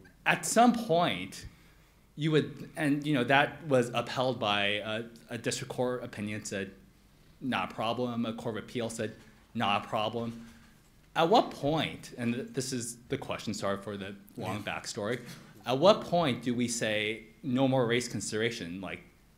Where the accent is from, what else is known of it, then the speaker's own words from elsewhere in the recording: Rosemead, California, United States; I also grew up in Rosemead as well.